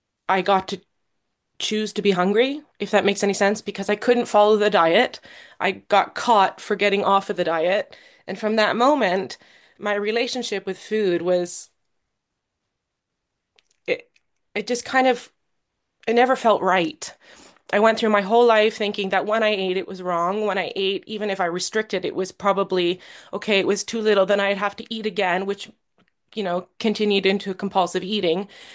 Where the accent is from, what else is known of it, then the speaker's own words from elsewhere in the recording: Canada; now in Norway; I'm a Canadian. I now live in Norway, but I was born and raised in Canada.